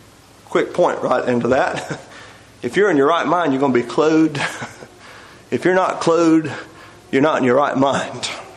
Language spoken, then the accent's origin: English; Texas, United States; now in Florida, United States; We've lived here about 6 years, and I'm from Texas, and skunks were a very common thing out there. I haven't smelled the first one since we moved here to Florida.